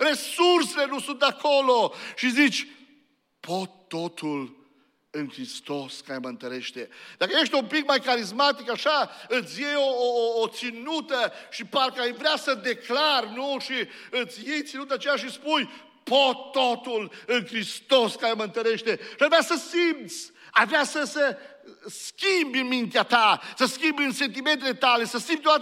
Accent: Romania; Pentru mine, sigur, ca român, rămâne în continuare

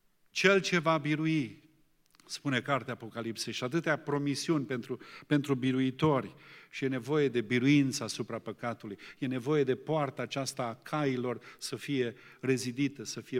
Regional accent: Romania; Ca noi, ca români, ne-am dus acolo

